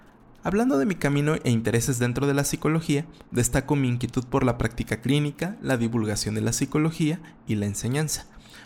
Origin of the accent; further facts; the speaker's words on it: Mexico; Tengo 33 años, soy mexicano, soltero y vivo en la Ciudad de México, en la alcaldía Benito Juárez.